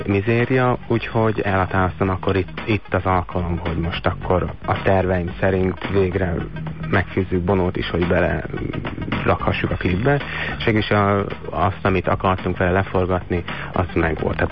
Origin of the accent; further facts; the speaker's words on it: Győr, Győr-Moson-Sopron, Hungary; Igen, győri vagyok